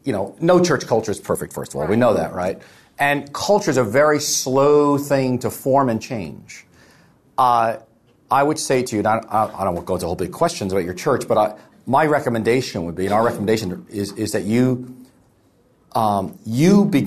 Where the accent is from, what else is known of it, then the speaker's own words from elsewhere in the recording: New York, United States; Honestly, we're from New York